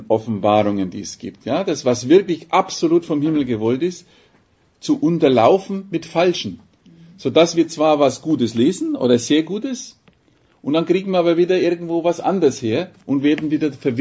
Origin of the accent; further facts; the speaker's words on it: Bavaria, Germany; ich bin immer ganz geradeaus, ich bin ein Franke, gell?